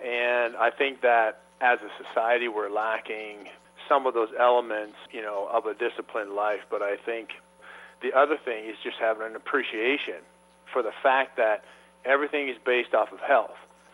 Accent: Toronto, Ontario, Canada; now in Orange County, United States; I am a Canadian by birth. I grew up in the Toronto area, in and around there. And currently I reside in Southern California, in Orange County.

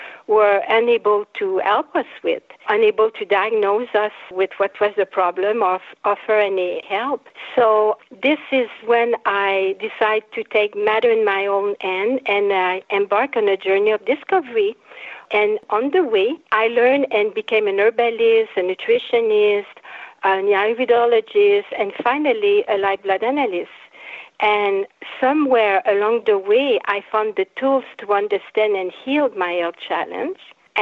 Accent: Montreal, Quebec, Canada; first language French; English is a second language; Well, I was born in Montreal, in Quebec, at the heart of French-Canadian culture, in a place called Le Plateau Mont-Royal. I spoke French my whole childhood and young adulthood until the age of maybe 25, when I had to learn English

